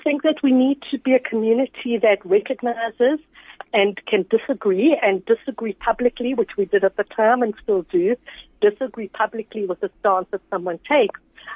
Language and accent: English; South Africa; And as South African Jews, our focus really is particularly after his death.